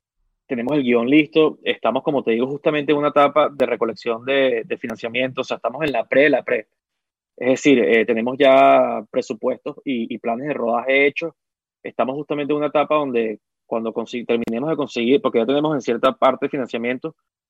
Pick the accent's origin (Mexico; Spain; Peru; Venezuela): Venezuela; yo creciendo en Venezuela, yo quiero hacer una película que cruce fronteras